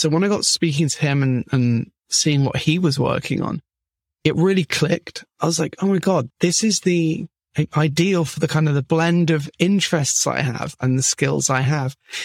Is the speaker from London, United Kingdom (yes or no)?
yes; London, United Kingdom; now in Barcelona, Spain; I'm based in Barcelona. I'm from London in the UK. But I moved to Barcelona a few years ago